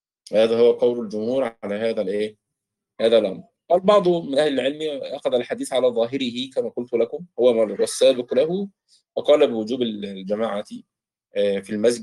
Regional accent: Egypt; الذئب، الذئب احنا بنسميه عندنا في مصر الديب

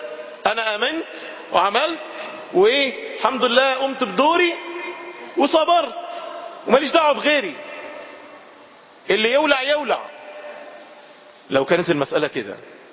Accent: Egypt; أنا مصري وأبويا مصري ودمي مش عارف مصري

